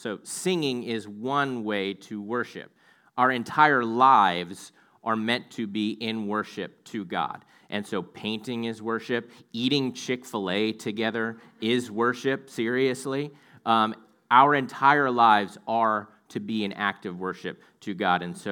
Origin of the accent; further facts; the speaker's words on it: East Coast, United States; I'm from the East Coast, and basically the bulk of my traveling was Virginia, Maryland, Delaware, New York.